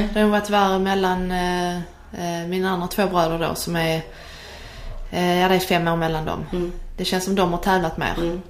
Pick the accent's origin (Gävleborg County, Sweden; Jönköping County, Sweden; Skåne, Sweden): Skåne, Sweden; Harlösa; Fram till jag var kanske 11 när vi flyttade ifrån Harlösa då. Och sen var det bara tjejfotboll efter det.